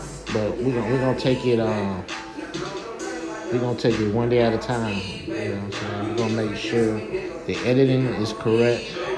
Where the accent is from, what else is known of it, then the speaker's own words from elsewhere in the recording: McDonald, Georgia, United States; From my hometown, you know, through the ups and downs, I'll tell you about that. From McDonald, Georgia, I'll give y'all some inside details about McDonald, Georgia